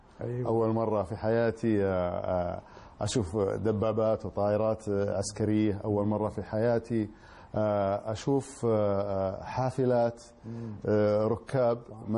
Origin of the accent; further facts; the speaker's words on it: Taif, Makkah Province, Saudi Arabia; born there; أنا مولود في الطائف.